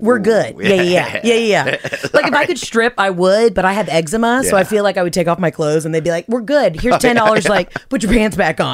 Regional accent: Atlanta, Georgia, United States; I mean, I'm from Atlanta where like stripping is an art form.

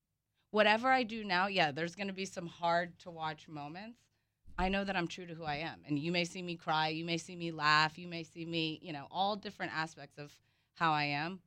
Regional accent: the South, United States; I'm from the South

